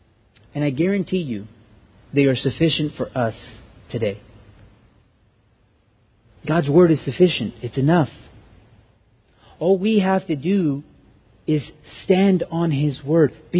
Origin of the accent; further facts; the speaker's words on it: California, United States; I'm from California, and I thought, man, you could easily say, "You're acting a Californian. You're acting a Californian."